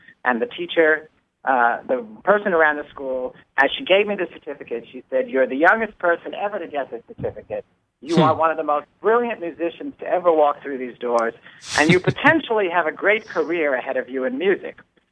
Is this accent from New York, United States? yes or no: yes; New York, United States; I went back to New York, which was my hometown, and I began to coach singers and do small theater things